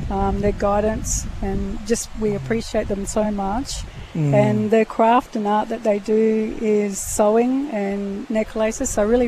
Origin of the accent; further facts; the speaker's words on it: Cairns, Queensland, Australia; So my mob are Kanganji, and they're traditional owners of Yarrabah, and I'm from Cairns.